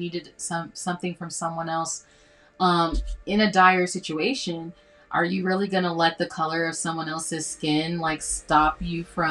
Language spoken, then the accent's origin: English; Tulsa, Oklahoma, United States; I mean, I'm literally from Tulsa, so, like, the race riot being right from my hometown